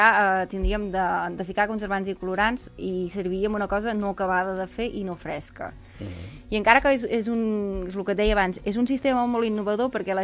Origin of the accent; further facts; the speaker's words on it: Muntanyola, Catalonia, Spain; jo que estic molt a tot arreu, però estic més a Barcelona, soc de Muntanyola, però vaig a Barcelona cada dia